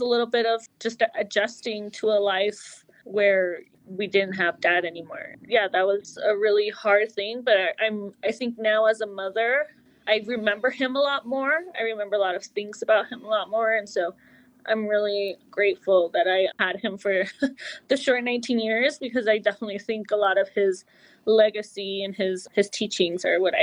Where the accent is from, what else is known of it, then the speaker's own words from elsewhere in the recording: Pico Rivera, California, United States; also born or lived in Pasadena; Yeah, I grew up in Pico Rivera, California. That is where I went to elementary, middle, and most of high. And, you know, I was born in Pasadena, California, and my family moved there to the Los Angeles area when I was very young.